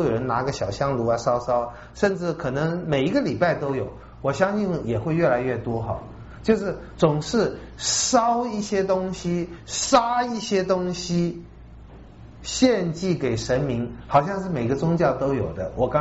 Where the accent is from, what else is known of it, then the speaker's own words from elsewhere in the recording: China; 哎，这也跟我们中国人有点像